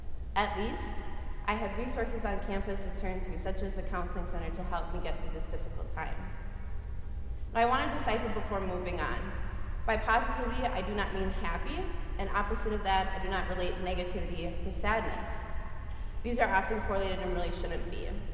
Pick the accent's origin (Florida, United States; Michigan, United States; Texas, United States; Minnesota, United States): Minnesota, United States; Rogers; I am from Rogers, Minnesota. For those of you who aren't sure what that is, it's about 30 minutes northwest of the Twin Cities.